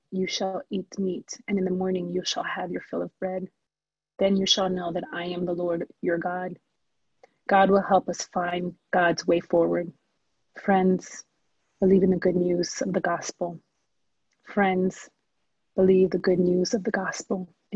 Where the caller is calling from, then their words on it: Iowa, United States; I'm tuning in from Iowa, and this is our opening prayer.